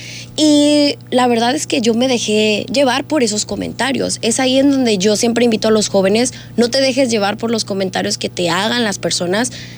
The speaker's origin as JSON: {"language": "Spanish", "town": "Tepic", "region": "Nayarit", "country": "Mexico", "tie": "born or raised there", "said": "Todo esto fue en Tepic. Yo crecí ahí en Tepic."}